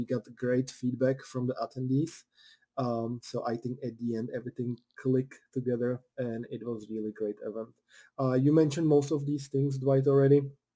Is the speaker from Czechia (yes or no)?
yes; Czechia; He's from Czech Republic. I'm from Czech Republic as well.